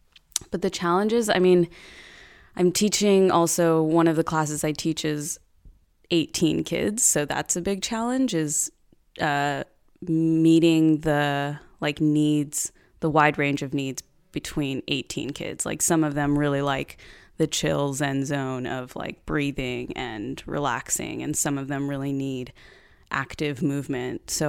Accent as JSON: {"language": "English", "town": "Sunland", "region": "California", "country": "United States", "tie": "born or raised there", "said": "Yeah, so I grew up in Sunland, California. It's I guess if you can say like a small town of LA, in the suburbs."}